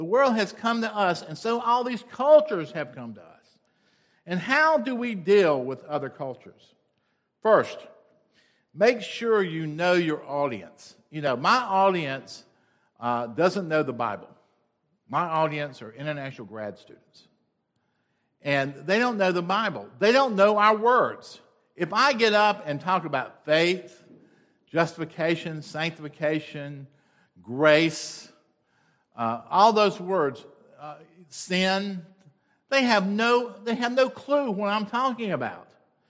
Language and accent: English; Rock Hill, South Carolina, United States; You know, when I grew up in Rock Hill, South Carolina, we didn't have a Mexican restaurant.